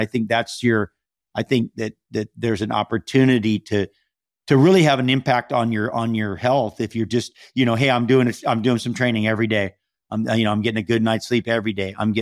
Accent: Hawaii, United States; Cause I also, you know, I'm from Hawaii, and so we have a home there that we just finished during the pandemic

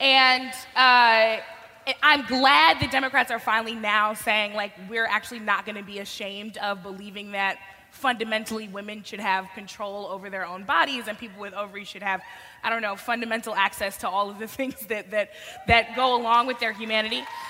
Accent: Missouri, United States; especially in places like my home state of Missouri

